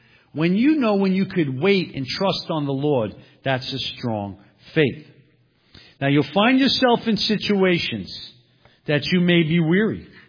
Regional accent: Brooklyn, New York, United States; I'm originally from Brooklyn.

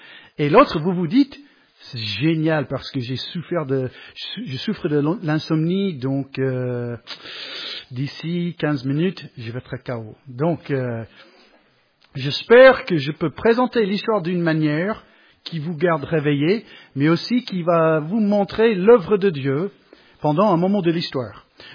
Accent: La Rochelle, Nouvelle-Aquitaine, France; je suis de La Rochelle.

